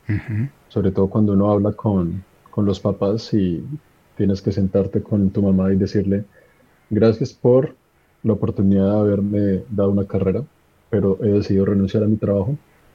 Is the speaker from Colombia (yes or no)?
yes; Bogotá, Colombia; mi mamá es colombiana, mi familia por parte de mamá todos son colombianos. Yo crecí en Colombia, entonces me siento más colombiano y pues más bogotano que un ajiaco.